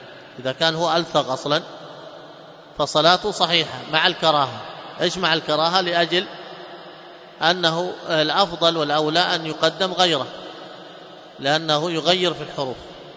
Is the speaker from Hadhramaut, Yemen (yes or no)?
yes; Hadhramaut, Yemen; accent: Hadhrami; مثلا عندنا في لهجتنا هذه حضرمية وشحرية